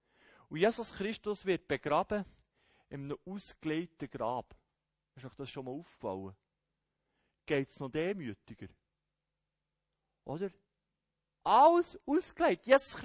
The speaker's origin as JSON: {"language": "German", "town": "Hemmental", "region": "Schaffhausen", "country": "Switzerland", "said": "Ich komme aus dem Hemmetal, da ist mir der Meinung, du musst mal ein bisschen vorleben."}